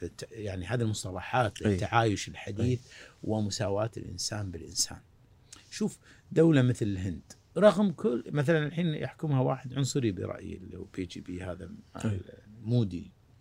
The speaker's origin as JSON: {"language": "Arabic", "country": "Kuwait", "said": "ان هذه الميزة اللي عندنا ككويتيين هي اللي حقيقة يجب ان نفخر فيها"}